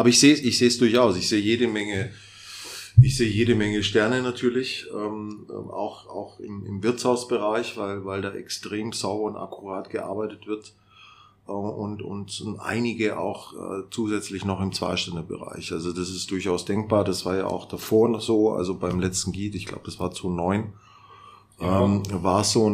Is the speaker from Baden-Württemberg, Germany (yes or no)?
yes; Baden-Württemberg, Germany; ich bin Schwabe vom Brett mit der Hand